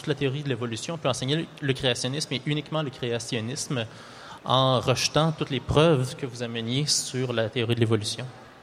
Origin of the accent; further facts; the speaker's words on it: Quebec, Canada; Vous remarquerez à mon parler que je viens du Québec.